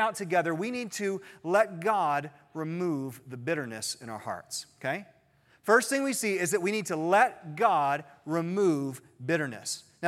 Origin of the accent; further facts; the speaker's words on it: Christiansburg, Virginia, United States; So I grew up in Christiansburg, and the farmhouse was like the place to eat at the time.